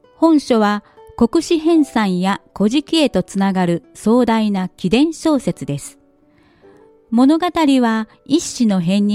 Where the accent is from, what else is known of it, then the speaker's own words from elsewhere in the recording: Osaka, Japan; 大阪人としてはですね、なんとか世界遺産をって思ってたところにね、このニュースなので本当にね、私も嬉しいです。